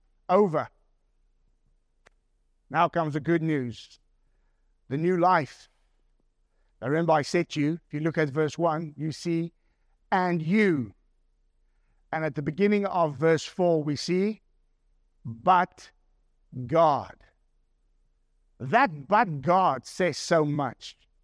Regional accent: South Africa; And I put it down to being a South African.

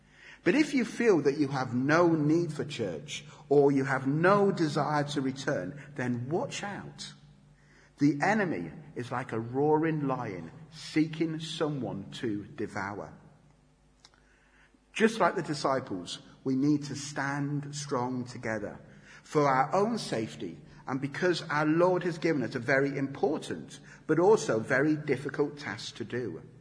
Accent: United Kingdom; especially as British people

